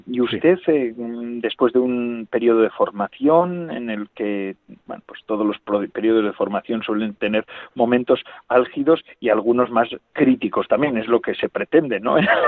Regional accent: Lekeitio, Basque Country, Spain; San Antonio María Claret visitó Lequeitio, mi pueblo.

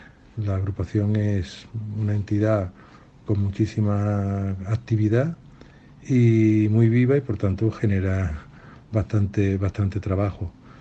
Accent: Málaga, Andalusia, Spain; la alegría como cofrade malagueño todavía es mucho mayor

